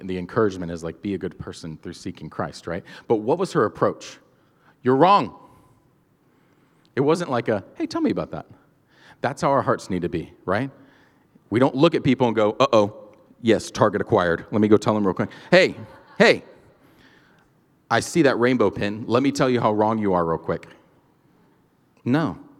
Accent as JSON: {"language": "English", "region": "Georgia", "country": "United States", "tie": "born or raised there", "said": "The fact that I grew up in Georgia"}